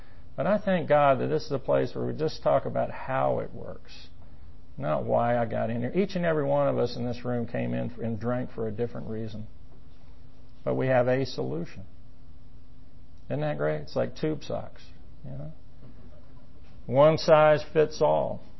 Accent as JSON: {"language": "English", "town": "Marietta", "region": "Georgia", "country": "United States", "tie": "born or raised there", "also_born_or_lived": "Atlanta / East Point", "said": "Anyway, I was born in Atlanta in 1955. I'm 62 years old. Spent first few years down in East Point, and in 64 we moved up to Marietta into a new neighborhood."}